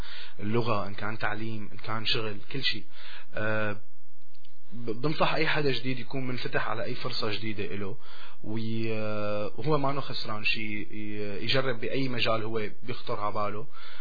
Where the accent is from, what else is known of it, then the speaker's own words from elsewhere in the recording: Syria; أول ما يعرفوا أني من سوريا أول شيء بيستغربوا